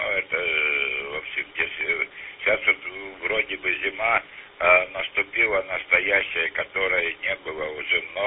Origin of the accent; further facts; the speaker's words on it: Barnaul, Altai Krai, Russia; now in Almaty, Kazakhstan; я бывший россиянин. Это Барнаульский, Алтайский, Наби, там, да, станция Устагменки, там жил когда-то. Сейчас вот в Алма-Ата.